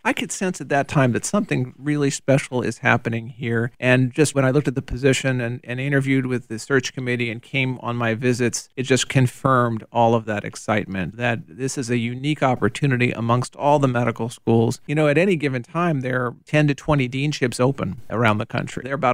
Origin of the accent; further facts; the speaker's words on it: Fredericksburg, Virginia, United States; born there; also born or lived in Philadelphia; I was born in Fredericksburg, Virginia. The family at that time lived in Philadelphia, but my father was stationed in Dahlgren doing some work with the military